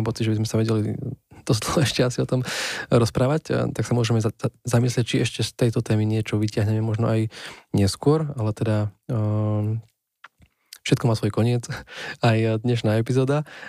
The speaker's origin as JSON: {"language": "Slovak", "region": "Žilina Region", "country": "Slovakia", "said": "Mne sa tam vynoril príklad z Oravy, odkiaľ pochádzam"}